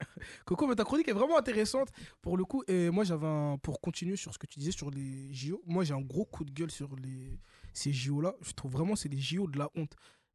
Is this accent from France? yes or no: yes; France; même si je suis français, je suis fier d'être français